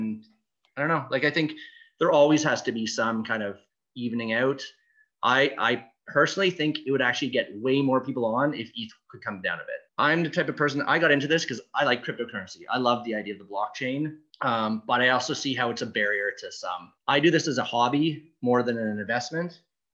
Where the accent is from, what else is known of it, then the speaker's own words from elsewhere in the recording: Canada; I always do everything kind of in American dollars, even though I'm Canadian.